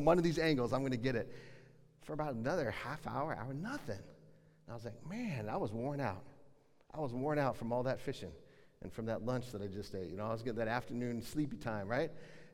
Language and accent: English; Colorado, United States; I grew up in Colorado, and there's great places to fish in Colorado.